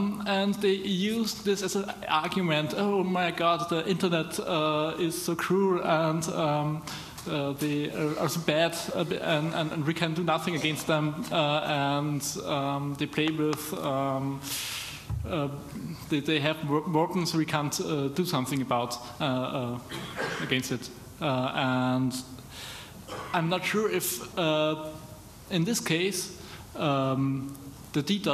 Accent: Austria; I'm from Austria, and we have an organization in Austria.

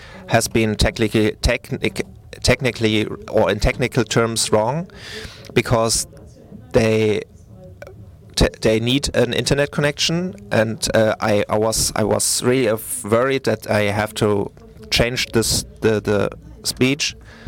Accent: Switzerland; I am from Switzerland, and I feel it's going very similar in Switzerland.

